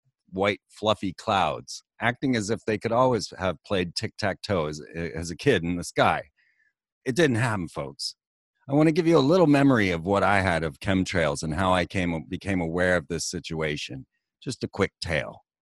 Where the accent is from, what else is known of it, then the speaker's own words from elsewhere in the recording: Orlando, Florida, United States; Now, growing up in Orlando, watching many, many rocket launches